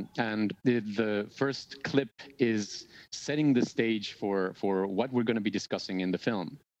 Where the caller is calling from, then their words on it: Davis, California, United States; So I'm beaming in from UC Davis.